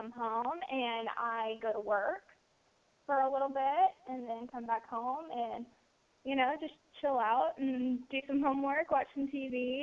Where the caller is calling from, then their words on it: Bentonville, Arkansas, United States; I'm calling from Bentonville, Arkansas.